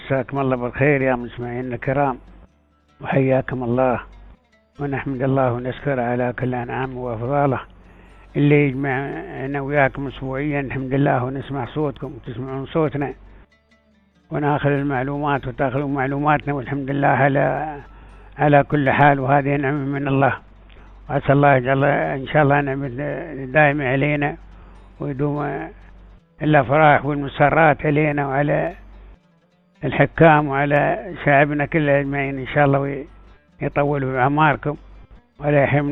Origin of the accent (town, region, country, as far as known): United Arab Emirates